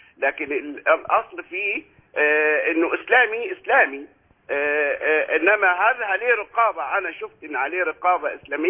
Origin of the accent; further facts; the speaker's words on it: Egypt; عندنا في مصر